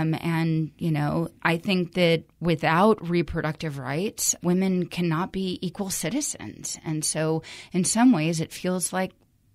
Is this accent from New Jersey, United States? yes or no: yes; Camden, New Jersey, United States; born there; I was born in Camden, New Jersey. It's the resting place of Walt Whitman.